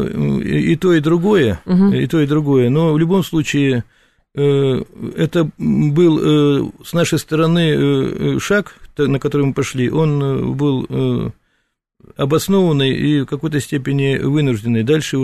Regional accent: Bryansk Oblast, Russia; Я сам родом из Брянщины, на границе. У меня поселок Белая Березка у нас, который обстреливается.

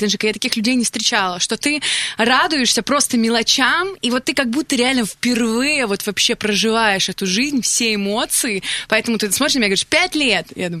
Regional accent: Belarus; я стала ведущей, ведущей в Беларуси, я сама из Беларуси.

